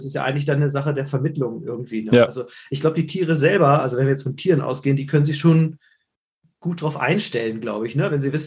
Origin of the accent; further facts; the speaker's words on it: Lower Saxony, Germany; born there; Ach, naja, du, ich komme ja gebürtig aus der Lüneburger Heide. Von daher muss ich mich ein bisschen zurückhalten.